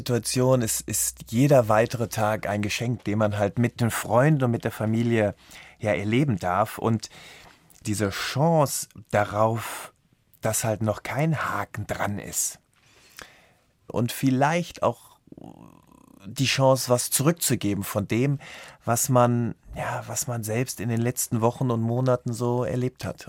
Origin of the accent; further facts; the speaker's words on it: Rhineland, Germany; Das Rheinland ist meine Heimat und tief verwurzelt in meinem Charakter